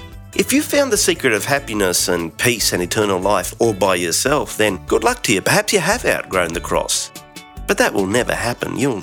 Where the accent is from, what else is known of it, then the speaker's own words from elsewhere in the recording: Sydney, New South Wales, Australia; I grew up in Sydney, and when I was a kid, we used to go to Bronte Beach, just south of Bondi.